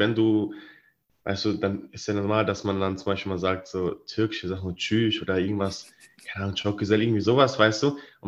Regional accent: Cologne, North Rhine-Westphalia, Germany; bin ich in Leverkusen zur Schule gegangen, habe aber noch in Porz gewohnt, in Köln, und bin dann jeden Morgen mit der Bahn, Bus und Bahn zur Schule gefahren.

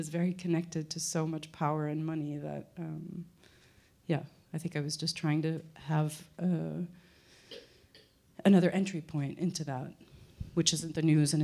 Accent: United States; Also growing up in the United States and seeing how, yeah, different oppressed people just keep moving forward.

